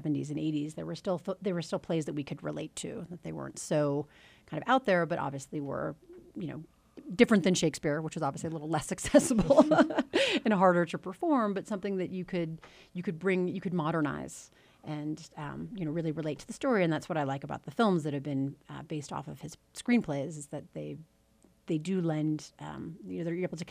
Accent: New York, United States; Well, I mean, as a New Yorker, how can you not love Neil Simon?

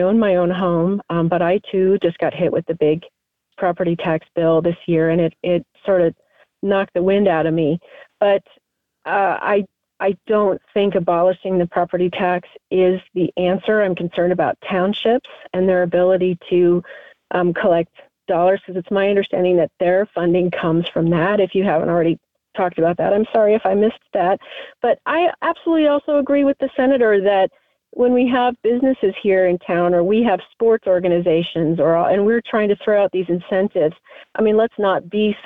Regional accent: San Jose, California, United States; I'm from San Jose. The housing market there is impossible to get into now.

